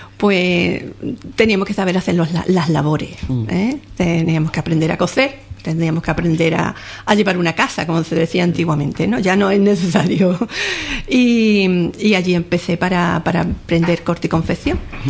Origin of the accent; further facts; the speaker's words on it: La Fontanilla, Andalusia, Spain; born there; Bueno, pues somos cinco hermanos. Nací en La Fontanilla, en El Rincón